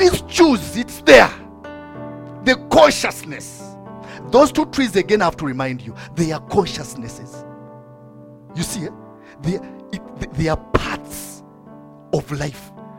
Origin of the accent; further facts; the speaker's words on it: Kiambu, Kiambu County, Kenya; Me, I come from Kiambu. Okay. All Kiambu people here are very good people.